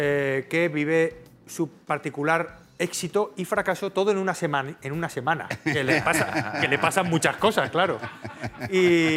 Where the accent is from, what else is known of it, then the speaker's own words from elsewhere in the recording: Albacete, Castilla-La Mancha, Spain; Soy el Dostoyevsky de Albacete.